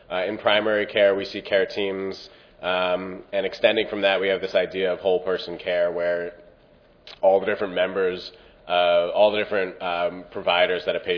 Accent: New York, United States; I am from New York. I work at a municipal hospital there called Metropolitan Hospital Center.

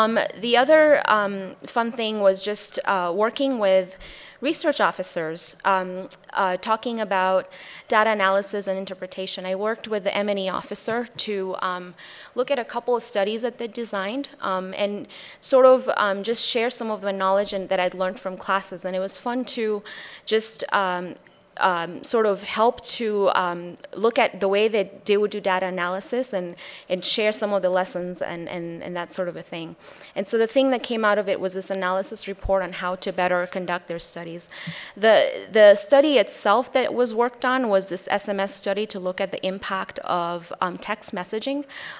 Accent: Mombasa, Mombasa County, Kenya; moved away as an adult; now in United States; I grew up in Mombasa, Kenya. I'd spent some time living there, and I moved to the U.S. as an adult.

